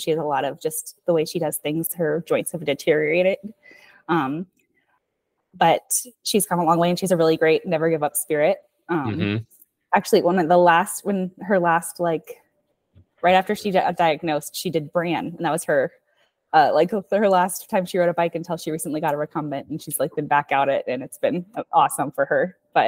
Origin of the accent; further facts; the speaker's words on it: Mineola, Texas, United States; No, I grew up in Mineola. So where the taco ride ends